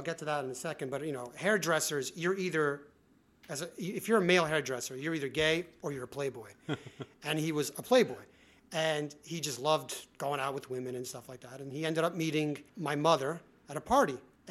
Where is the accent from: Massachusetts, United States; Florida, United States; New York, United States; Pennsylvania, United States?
New York, United States; Manhattan; as proud as I am about my Italian roots and background and everything, growing up in Manhattan, I was really lucky and blessed